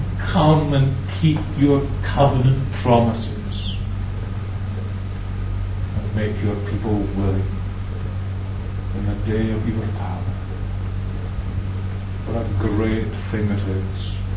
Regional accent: Glasgow, Scotland, United Kingdom; When I was a young boy, I was brought up in Glasgow.

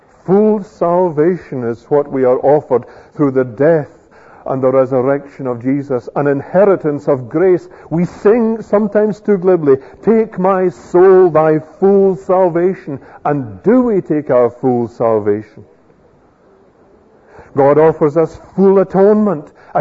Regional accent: Scotland, United Kingdom; But I'm a Scot and it's my land, although I've not seen it.

